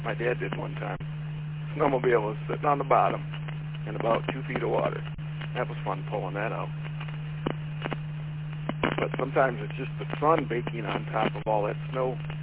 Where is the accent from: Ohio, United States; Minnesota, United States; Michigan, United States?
Michigan, United States; I grew up on Runyon Lake, so when you're coming through Fenton, you get just south of Fenton